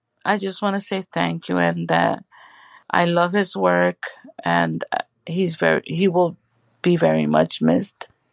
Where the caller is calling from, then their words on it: Milwaukee, Wisconsin, United States; I'm calling from Milwaukee, Wisconsin.